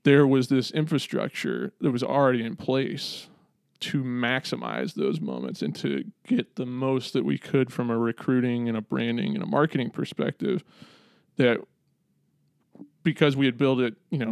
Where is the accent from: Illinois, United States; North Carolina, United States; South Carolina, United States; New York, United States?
South Carolina, United States; Lexington; also born or lived in St. Louis; We moved back when I was about 10 years old to Lexington, South Carolina, because their parents were getting a little bit older. So we came back to the great state of South Carolina.